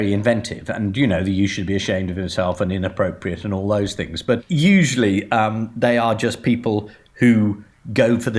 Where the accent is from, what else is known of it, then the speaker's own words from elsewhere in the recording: United Kingdom; And that is part of being British. We do essentially find the royal family hysterical, but are perfectly capable of being very moved.